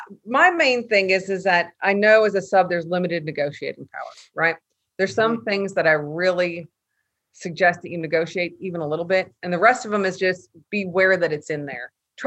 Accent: Illinois, United States; I'm originally from Northern Illinois. I grew up there

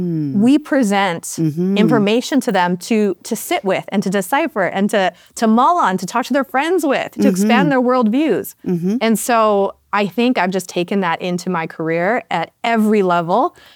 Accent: Saskatchewan, Canada; Like I grew up in the prairies. I grew up in Saskatchewan.

